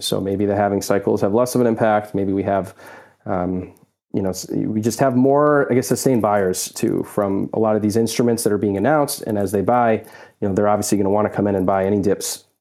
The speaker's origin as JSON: {"language": "English", "region": "Illinois", "country": "United States", "said": "And I would hope to see my home state of Illinois make a little bit more progress."}